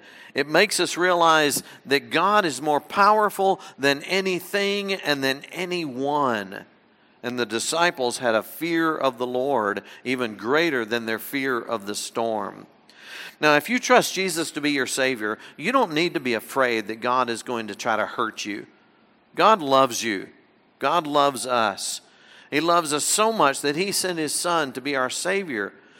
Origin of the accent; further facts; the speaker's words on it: the South, United States; I grew up in the South, and down South, a common term to address those who are in church leadership, like myself, would simply be to call me brother.